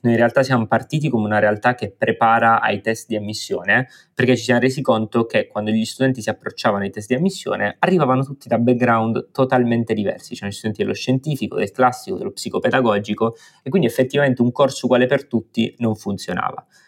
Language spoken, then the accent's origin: Italian; Apulia, Italy; io vengo dalla Puglia. In Puglia, nella mia cittadina di 60.000 abitanti